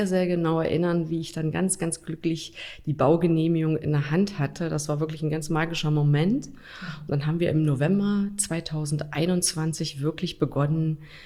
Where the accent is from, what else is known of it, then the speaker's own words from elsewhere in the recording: Ilsenburg, Saxony-Anhalt, Germany; Das war natürlich in Ilsenburg, meine Heimatstadt, die ich liebe